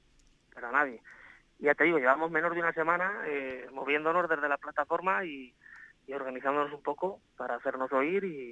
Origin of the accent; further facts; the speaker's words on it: Quintanar del Rey, Castilla-La Mancha, Spain; Pero por encima de todo ahora mismo está el pueblo de Quintanar del Rey.